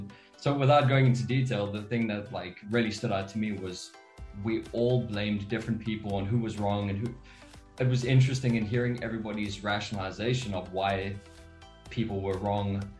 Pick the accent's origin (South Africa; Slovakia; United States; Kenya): South Africa; I'm South African, she's American.